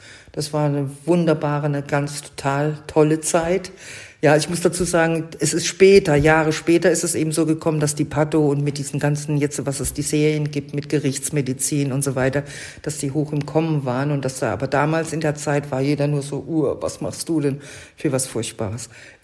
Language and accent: German; Ludwigshafen, Rhineland-Palatinate, Germany; ich komme nämlich aus Ludwigshafen